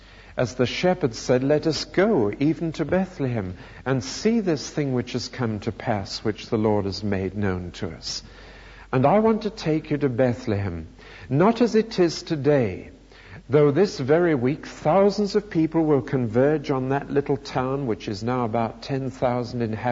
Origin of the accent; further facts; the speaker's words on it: Newcastle, North East England, United Kingdom; right across from my hometown Newcastle, or literally from a place called Wall's End, across to Carlisle.